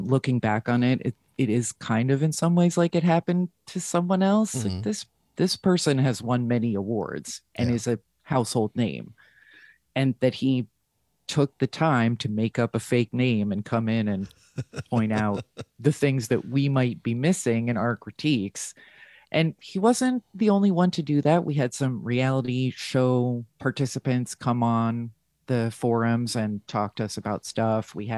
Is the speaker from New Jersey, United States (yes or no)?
yes; New Jersey, United States; I grew up in New Jersey, very nice sort of average suburban upbringing.